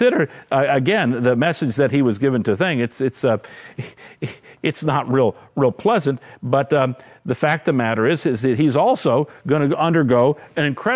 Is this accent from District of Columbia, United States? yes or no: yes; Washington, District of Columbia, United States; my hometown, Washington, D.C., was going to be utterly wiped off the map